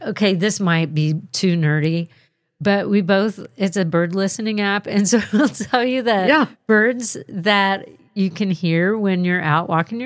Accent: Dallas, Texas, United States; I took this opportunity to reacquaint myself with my hometown. I love that idea. Especially Dallas, there's so much to do there.

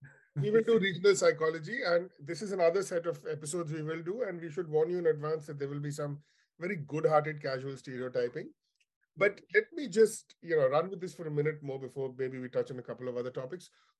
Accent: Chennai, Tamil Nadu, India; born there; I was born in Chennai, then Madras.

